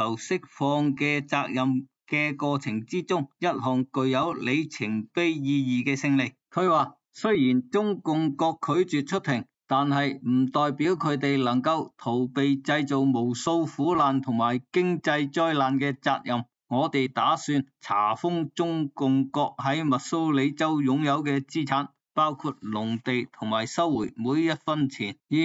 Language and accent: Cantonese; Guangdong, China; 我哋广东人